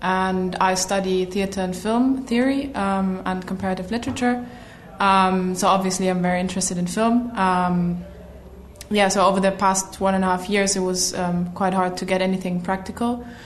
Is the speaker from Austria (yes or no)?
yes; Vienna, Austria; As I'm from Vienna, which is the capital of Austria